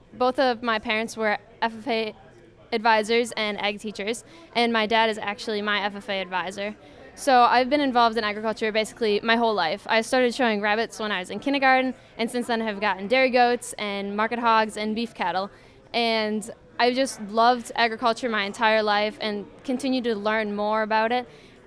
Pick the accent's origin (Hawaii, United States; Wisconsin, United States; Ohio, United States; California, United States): Wisconsin, United States; Spencer; I'm from Spencer, Wisconsin. I graduated from Spencer High School in 2017